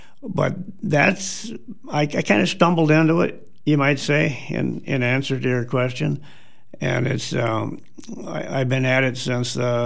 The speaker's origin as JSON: {"language": "English", "town": "Lansing", "country": "United States", "tie": "born or raised there", "said": "I grew up in Lansing, and I grew up in a situation where that bridge was just a big chunk of steel extending across the Mississippi River."}